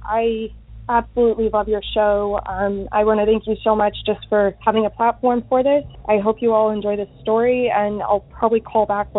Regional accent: Houston, Texas, United States; I am from Houston, but this story takes place in Livingston, Texas.

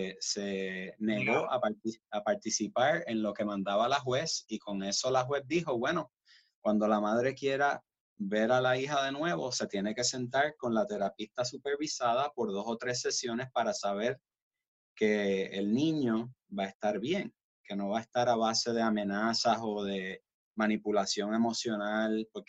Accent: Puerto Rico; creciendo en Puerto Rico, en una cultura donde nosotros en ese país estamos todas las razas y todas las creencias

